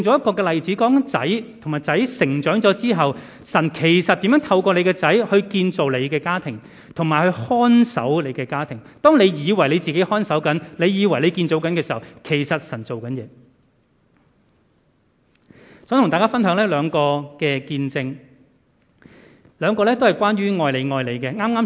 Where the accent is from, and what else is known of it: Guangdong, China